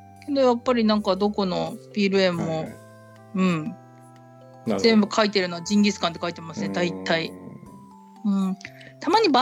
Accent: Hokkaido, Japan; 私はもう北海道人なんで、

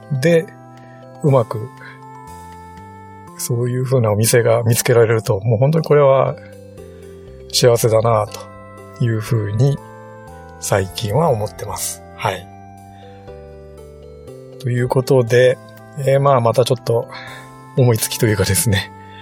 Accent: Shimane, Japan; まあ私の実家、島根なんですけれども、

